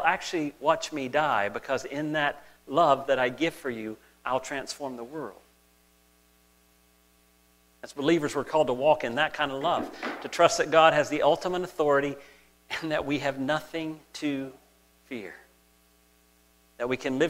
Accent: United States; now in Canada; I couldn't work as a Canadian, because I wasn't a Canadian, I was an American at that point.

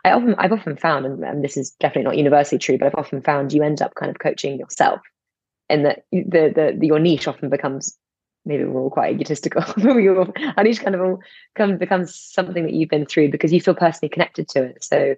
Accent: London, United Kingdom; especially where I grew up in London

